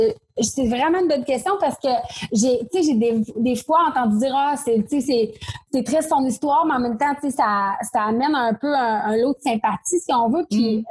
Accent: Quebec City, Quebec, Canada; moi, je viens de Limoilou à Québec, un quartier défavorisé.

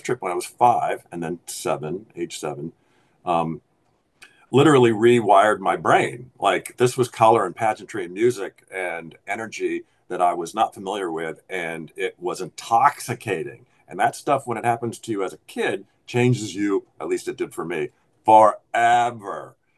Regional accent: Palos Verdes, California, United States; I was a Disney kid, so I grew up in Palos Verdes, where the fog came in every morning.

